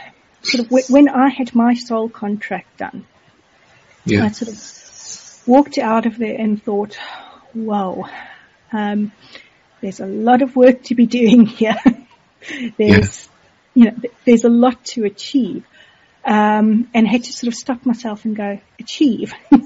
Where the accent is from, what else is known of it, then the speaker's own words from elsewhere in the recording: South Africa; growing up in South Africa, some days do feel like a desert.